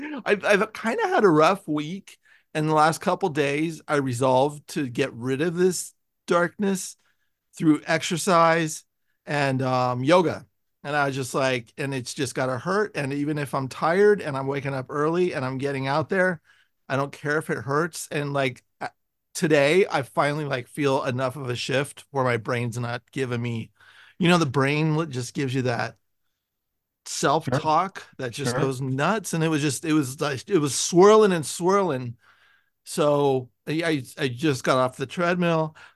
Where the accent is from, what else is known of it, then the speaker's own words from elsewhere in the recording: San Francisco, California, United States; I'm from San Francisco.